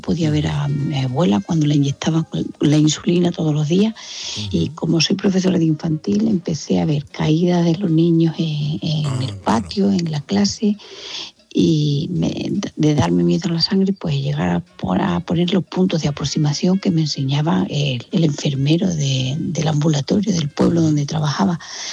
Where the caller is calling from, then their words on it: Córdoba, Andalusia, Spain; de Córdoba.